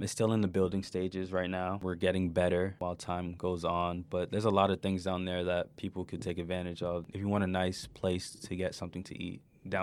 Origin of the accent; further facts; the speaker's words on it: New York, United States; My second why, as a kid growing up in New York, I always knew and I realized that there's underprivileged people around in the world.